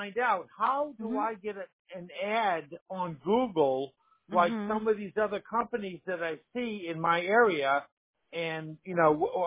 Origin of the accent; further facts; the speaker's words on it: New York, United States; I'm from New York. And I like to talk fast, but I can't anymore